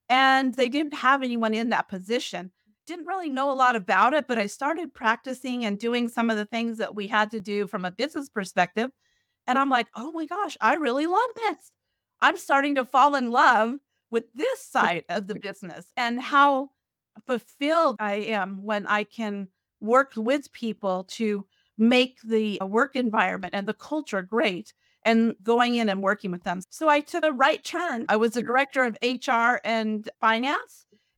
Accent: Casper, Wyoming, United States; And I'm actually originally from Casper, Wyoming, a real small little town in Wyoming on a ranch.

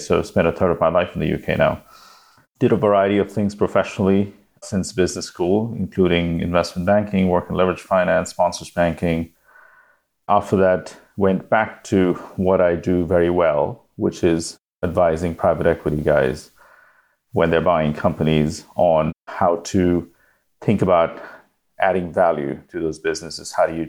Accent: Mumbai, Maharashtra, India; I was born in India, in Mumbai, which is, as you know, big metropolitan city. I spent a third of my life over there.

